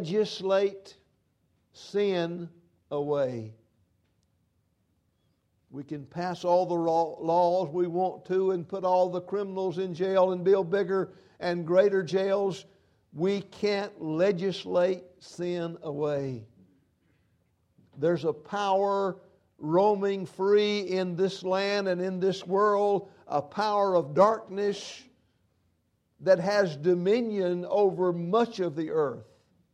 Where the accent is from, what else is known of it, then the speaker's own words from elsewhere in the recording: Quaker Gap, North Carolina, United States; We could almost say in a descriptive way, it was heavenly growing up in Quaker Gap.